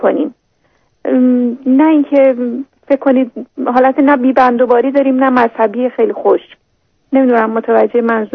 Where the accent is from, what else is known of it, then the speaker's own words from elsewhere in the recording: Iran; ما ایرانی هستیم، ما شرقی هستیم، به یه چیزایی اعتقاد داریم.